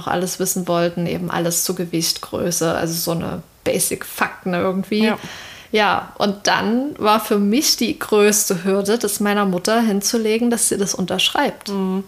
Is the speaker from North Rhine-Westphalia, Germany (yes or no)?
no; Saxony, Germany; Und ich bin in einer Kleinstadt in Sachsen groß geworden, wo auch so jeder jeden kennt irgendwie.